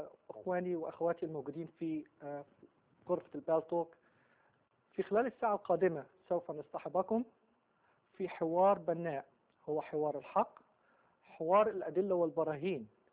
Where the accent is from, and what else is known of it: Alexandria, Alexandria Governorate, Egypt; born or raised there